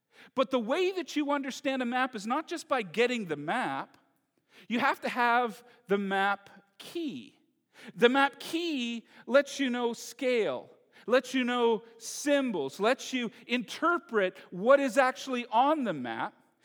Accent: Mississauga, Ontario, Canada; In fact, I grew up in Toronto, in Mississauga, 2.5 miles from the largest mall in Canada.

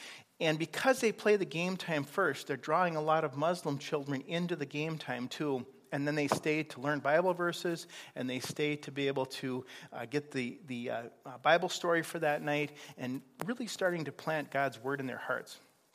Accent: Nigeria; You have to understand, I come from Nigeria.

